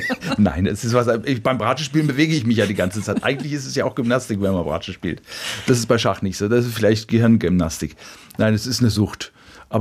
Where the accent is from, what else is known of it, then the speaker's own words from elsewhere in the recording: Rhineland-Palatinate, Germany; Ich komme aus der Pfalz, also ist gar nicht so weit entfernt und meine Familie kam immer hierher.